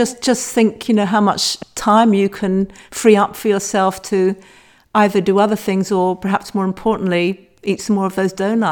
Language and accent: English; England, United Kingdom; So leisurely, you say, or leisurely, as I would pronounce it, being English.